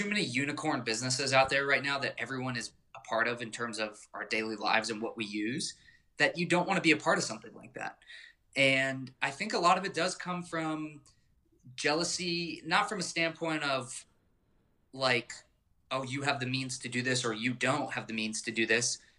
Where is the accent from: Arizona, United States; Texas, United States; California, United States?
Arizona, United States; Scottsdale; also born or lived in New Jersey; I was born in New Jersey. I lived there for a very, very short period of time. But I primarily grew up in Scottsdale.